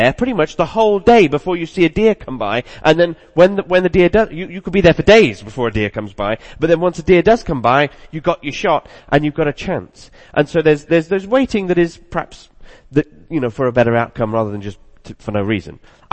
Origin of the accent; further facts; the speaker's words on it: the South, United States; I grew up in the South, in the States, where deer were quite prevalent